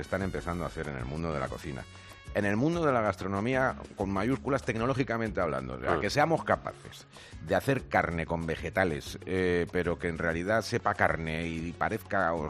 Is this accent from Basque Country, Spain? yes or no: no; Madrid, Community of Madrid, Spain; Yo soy madrileño y castizo